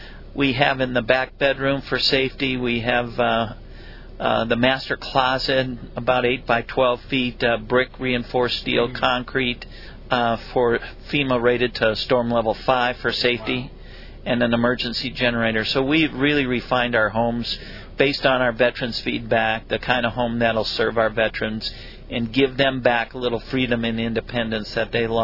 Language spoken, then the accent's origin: English; Minnetonka, Minnesota, United States; Well, Billy, I grew up in Minnetonka, Minnesota. Did a lot of hunting and fishing. That's the land of 10,000 lakes. So I grew up fishing.